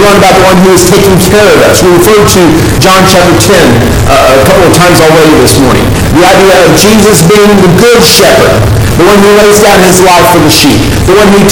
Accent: Texas, United States; I can remember growing up in Central Texas, we would go out to the family property out in Burnett County and meet my grandfather there.

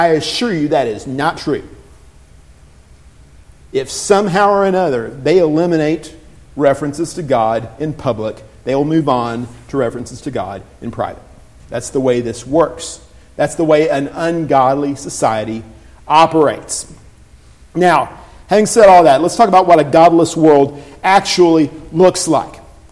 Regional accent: Texas, United States; She grew up in Alabama, they had school prayer. I grew up in Texas, we didn't.

